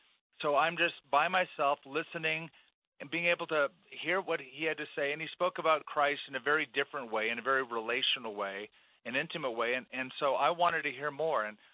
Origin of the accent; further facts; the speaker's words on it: California, United States; You know, for me, I grew up a Roman Catholic. I grew up in Southern California.